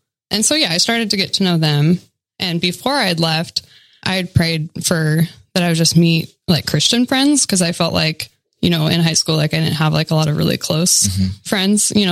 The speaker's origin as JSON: {"language": "English", "town": "Monmouth", "region": "Oregon", "country": "United States", "tie": "born or raised there", "said": "So I grew up in Monmouth, Oregon."}